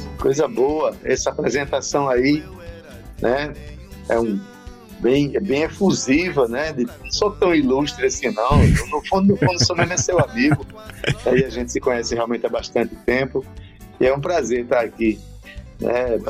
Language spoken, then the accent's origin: Portuguese; Itabaiana, Brazil; Eu nasci em Itabaiana, né, e morei numa casa, para mim, era na minha visão de infância, uma casa grande.